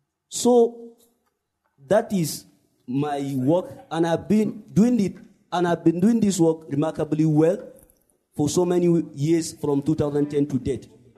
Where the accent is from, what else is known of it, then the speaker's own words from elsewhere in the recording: Yobe, Nigeria; I am from Yobe State in northeastern Nigeria.